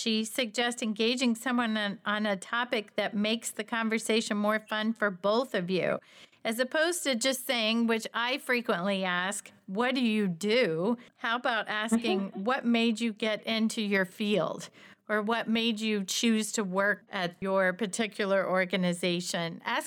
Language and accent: English; Indiana, United States; Not just saying I'm from Lagodi, Indiana, but sharing something the next step. I have a high school reunion. I just met up with some friends from my hometown.